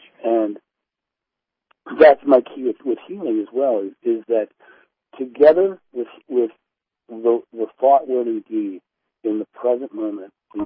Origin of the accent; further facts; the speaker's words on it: Rehoboth Beach, Delaware, United States; Oh, I'm originally from Rehoboth Beach, Delaware, so I know a lot of that area.